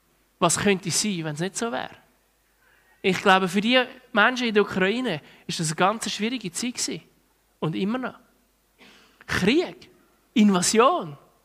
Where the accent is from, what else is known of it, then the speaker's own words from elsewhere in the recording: Switzerland; Wir als Schweizer haben unglaubliche Freiheiten.